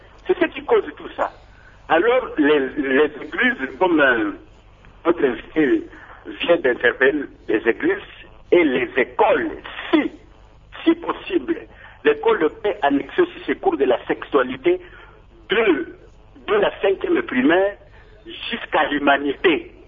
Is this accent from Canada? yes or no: no; DR Congo; nous sommes congolais